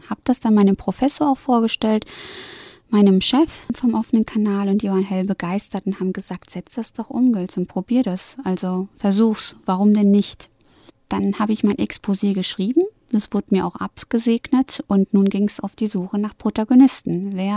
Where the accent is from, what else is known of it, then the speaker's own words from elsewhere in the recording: Germany; das Herkunftsland meiner Eltern ist die Türkei, aber meine Heimat und mein Zuhause ist hier in Deutschland.